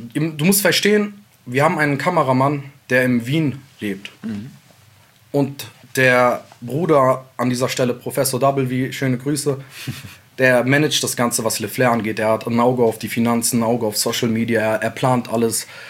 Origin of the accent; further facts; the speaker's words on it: Sulaymaniyah, Sulaymaniyah Governorate, Iraq; Ich komme ursprünglich aus Nordirak, Slemani. Ich bin Kurde.